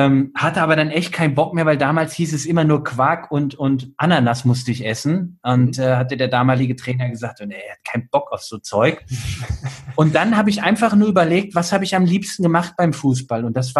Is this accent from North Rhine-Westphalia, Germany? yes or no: yes; Bielefeld, North Rhine-Westphalia, Germany; now in Mannheim, Germany; Ich bin in Bielefeld aufgewachsen und aus familiären Gründen sind wir dann nach Mannheim gezogen